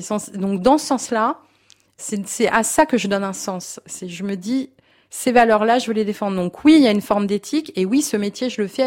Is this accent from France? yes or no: yes; Moulins, Auvergne-Rhône-Alpes, France; j'ai grandi dans le Bourbonnais, j'ai grandi à Moulins-sur-Allier